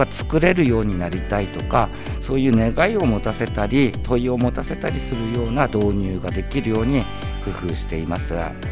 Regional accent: Omori, Akita, Japan; now in Daisen, Japan; 現在は大仙市から通っていますけれども、生まれも育ちも大森町です。

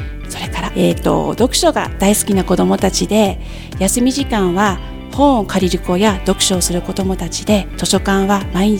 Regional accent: Noshiro, Akita, Japan; 出身は能代市です。

